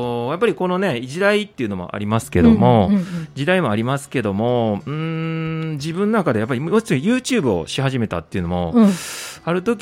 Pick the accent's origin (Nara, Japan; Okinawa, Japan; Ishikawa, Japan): Nara, Japan; はい、出身は奈良県ですね。